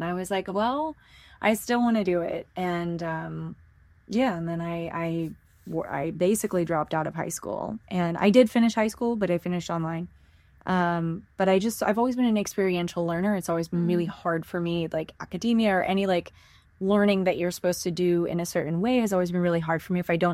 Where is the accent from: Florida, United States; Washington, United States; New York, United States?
Washington, United States; The production was I'm from Washington.